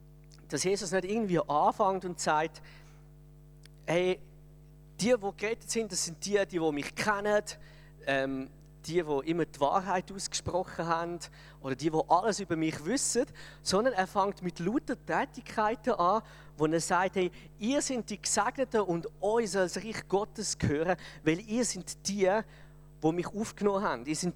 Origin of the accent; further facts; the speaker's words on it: Switzerland; Und als Schweizer muss ich sagen